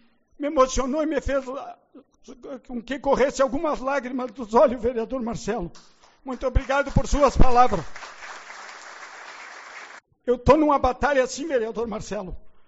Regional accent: Uruguaiana, Rio Grande do Sul, Brazil; also born or lived in Santo Ângelo; Sou de Uruguaiana.

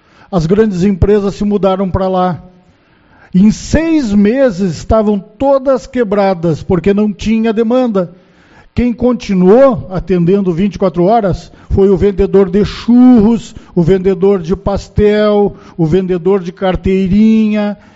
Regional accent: Santa Maria, Rio Grande do Sul, Brazil; also born or lived in Uruguaiana; 1 ano de idade, eu saí daqui de Uruguaiana, nos braços da minha mãe, porque não tinha trabalho. Meu pai foi trabalhar em Santa Maria e eu me criei em Santa Maria.

